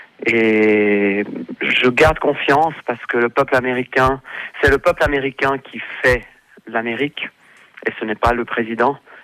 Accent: Martigny, Valais, Switzerland; now in United States; Je suis originaire de Martigny en Valais.

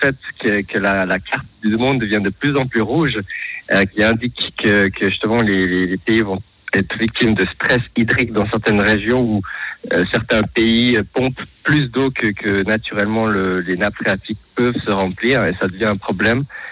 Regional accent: Nyon, Vaud, Switzerland; J'ai grandi en Suisse, à Nyon

